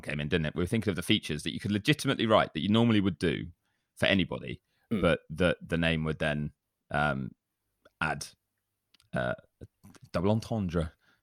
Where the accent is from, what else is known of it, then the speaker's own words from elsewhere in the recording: England, United Kingdom; But as we're childish English people, it does.